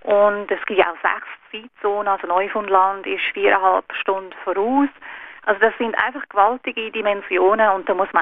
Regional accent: Switzerland; ich komme aus der Schweiz

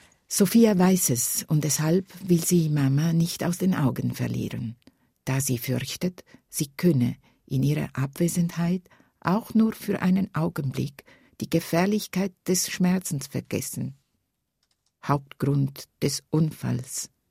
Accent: Ticino, Switzerland; first language Italian; German is a second language; es war meine Muttersprache, aber ich bin ja im Tessin aufgewachsen mit viel Französisch und es war irgendwie eine Fremdsprache, auch das Italienische.

